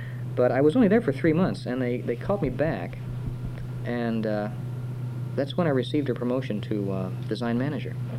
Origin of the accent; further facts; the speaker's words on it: United States; And as an American.